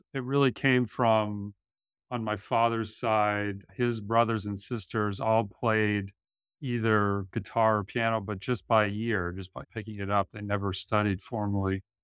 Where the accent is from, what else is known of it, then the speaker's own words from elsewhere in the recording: Vermont, United States; also born or lived in New Hampshire; Growing up in Vermont, I was born in New Hampshire, by the way, but I spent all of my youth in Vermont, which I still love and still consider a home.